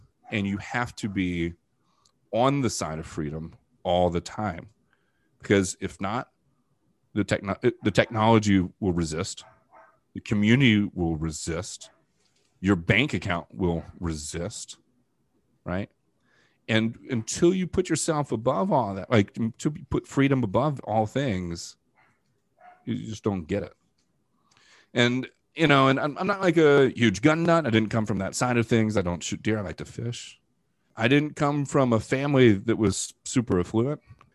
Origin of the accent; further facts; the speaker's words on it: the South, United States; especially being an American, especially being a Southerner, I think Southerners have a weird predisposition for freedom, too.